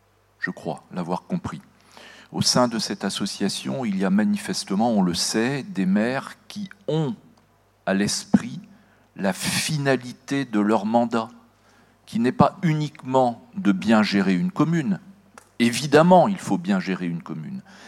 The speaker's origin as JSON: {"language": "French", "town": "La Gacilly", "region": "Brittany", "country": "France", "said": "on est d'ici, on est de Payac, on est de la Gacilly, mais on est ouvert au monde."}